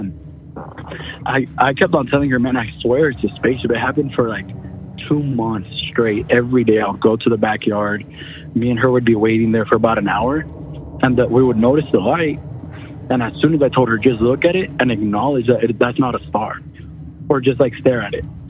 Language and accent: English; Austin, Texas, United States; from Austin, Texas.